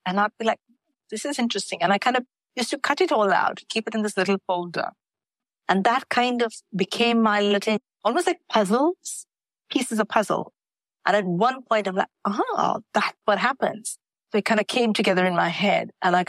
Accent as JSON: {"language": "English", "country": "India", "tie": "born or raised there", "said": "I grew up in India in the 80s. There was like zero exposure. We had like one TV channel, which played for 4 hours every evening."}